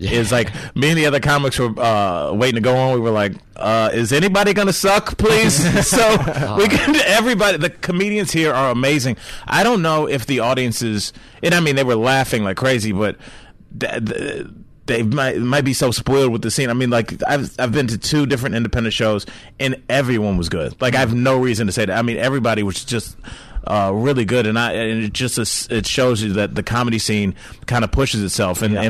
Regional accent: Cleveland, Ohio, United States; I grew up in Cleveland, Ohio.

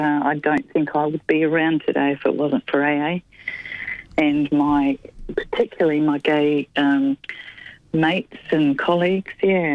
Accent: Wellington, New Zealand; now in Melbourne, Australia; I came from Wellington in New Zealand about 25 years ago

